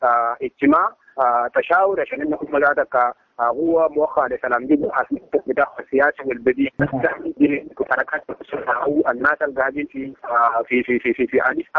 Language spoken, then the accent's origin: Arabic; Sudan; العدالة الانتقالية يجسد كويس ثقافتنا المحلية كسودانيين